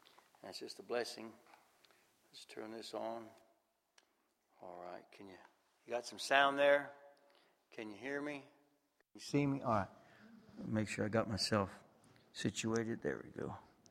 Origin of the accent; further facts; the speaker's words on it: Los Angeles, California, United States; We're originally from California. I'm from Los Angeles area. And my wife is from up in the Bay Area. Now there. And I grew up there.